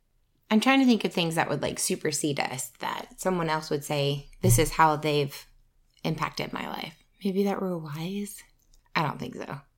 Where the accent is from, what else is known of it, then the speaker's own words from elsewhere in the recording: Louisiana, United States; I'm from Louisiana originally.